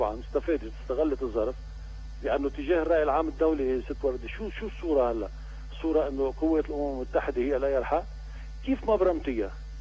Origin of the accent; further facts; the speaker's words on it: Lebanon; نحن كشعب لبناني